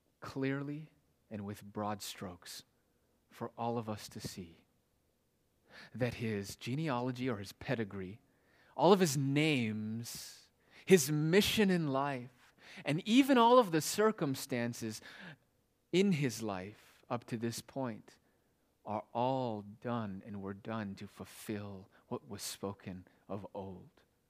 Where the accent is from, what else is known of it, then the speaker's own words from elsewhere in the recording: Palo Alto, California, United States; also born or lived in Redwood City; I was born in Redwood City. And then I grew up in Palo Alto in the South Bay area.